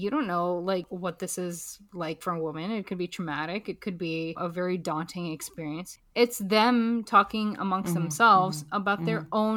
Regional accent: Pakistan; My culture, I'm Pakistani. I grew up with the notion where they just tell you that there's no intimacy.

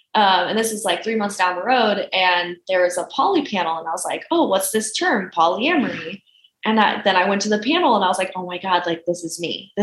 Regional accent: Midwest, United States; also born or lived in Kansas; now in Seattle, United States; live in Seattle now, but like I was living in Kansas at the time. And so it was just like, you know, growing up in the Midwest

